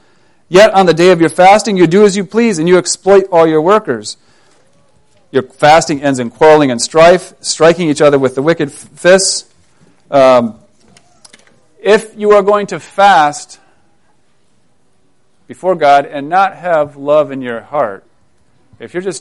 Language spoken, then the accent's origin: English; Ohio, United States; I guess it's because I grew up in Ohio.